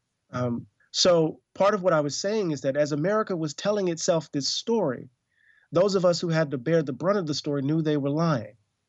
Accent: Mississippi, United States; I'm an African-American man. I grew up in Mississippi, which is the deep south in the United States.

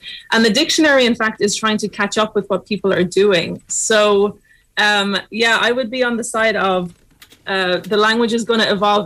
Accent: Galway, Connacht, Ireland; now in Beirut, Lebanon; I'm from Galway and I'm an assistant professor of linguistics at the American University of Beirut in Lebanon.

